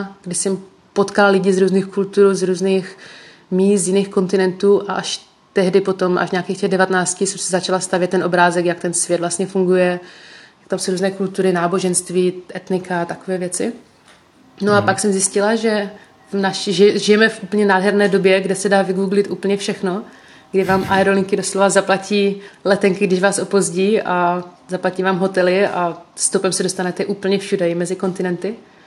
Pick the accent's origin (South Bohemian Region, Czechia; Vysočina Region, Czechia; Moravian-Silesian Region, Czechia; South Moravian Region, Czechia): Moravian-Silesian Region, Czechia; Vyšní Lhoty; jsem z Beskyd, z malé vesničky, tam Vyšní Lhoty se to jmenuje, má to asi nějakých 400 obyvatel